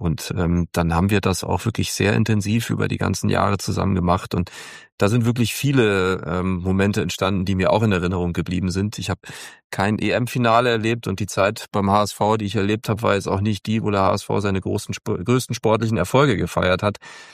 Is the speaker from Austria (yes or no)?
no; Hamburg, Germany; ich bin Hamburger, ich komme aus Hamburg und habe als 6-Jähriger in HSV-Bettwäsche geschlafen.